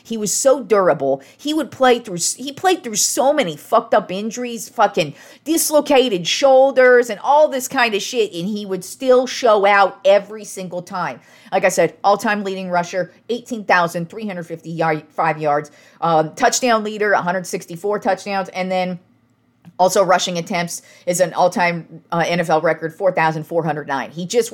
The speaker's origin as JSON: {"language": "English", "town": "Reno", "region": "Nevada", "country": "United States", "tie": "born or raised there", "said": "In third grade, I grew up in Reno, Nevada, which is mostly 49ers, Raiders country because, you know, Reno is kind of near the Bay Area. So I grew up with mostly Niners Raiders fans."}